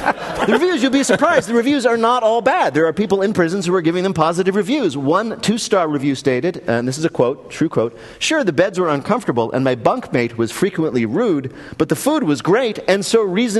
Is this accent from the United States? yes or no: no; Canada; Being Canadian